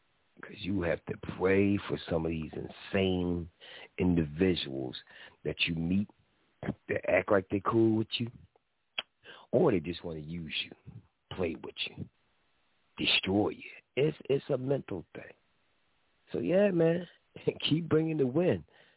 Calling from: Philadelphia, Pennsylvania, United States; I got to love where I live. I'm calling from Philly

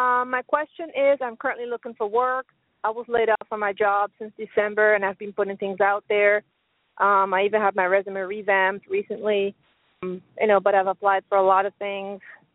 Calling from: Pennsylvania, United States; Pennsylvania.

